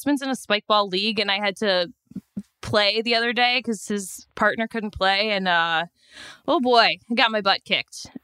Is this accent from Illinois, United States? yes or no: yes; Chicago, Illinois, United States; because he's from Chicago and I'm from Chicago.